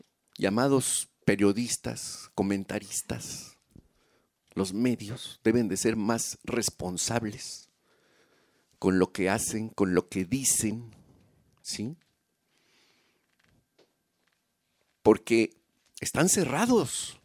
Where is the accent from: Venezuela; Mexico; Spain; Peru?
Mexico; Guerrero; born there; El estado de Guerrero, donde yo nací